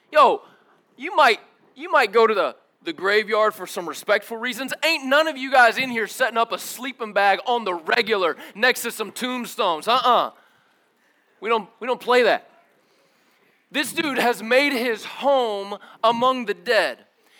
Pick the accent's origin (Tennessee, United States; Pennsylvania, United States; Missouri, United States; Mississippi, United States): Tennessee, United States; I don't know why I slipped into the country twang when I said that. I meant no disrespect, all right? I grew up in East Tennessee.